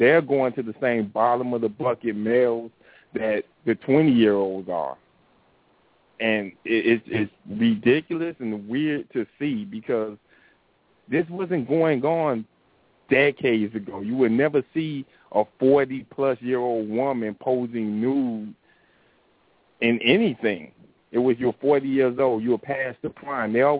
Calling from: Miami, Florida, United States; from Miami.

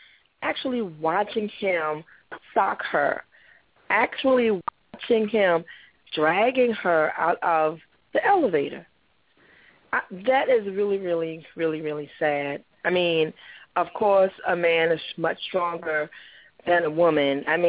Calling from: Jacksonville, Florida, United States; from Jacksonville.

